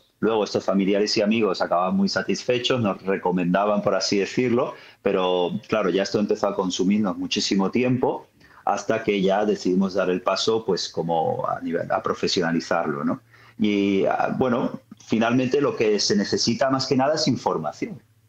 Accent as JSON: {"language": "Spanish", "town": "Seville", "region": "Andalusia", "country": "Spain", "tie": "born or raised there", "moved": "as an adult", "said": "yo soy originario de Sevilla, pero enseguida, en cuanto tuve la mayoría de edad, pues emigré al norte de España, a las zonas montañosas. Siempre me ha gustado la montaña, nada que ver con el plano de Sevilla y el calor."}